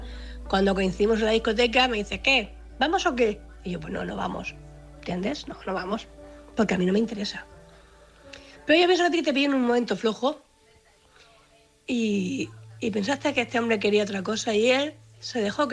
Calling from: Cartagena, Region of Murcia, Spain; corresponsal de Cartagena.

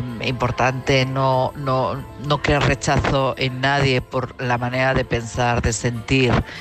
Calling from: Madrid, Community of Madrid, Spain; de Madrid.

